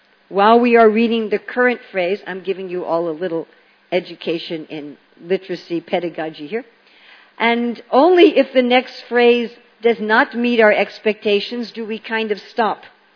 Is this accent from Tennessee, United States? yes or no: no; New York City, New York, United States; my natural speech is very fast. I'm from New York City. Everybody there is, everything is fast.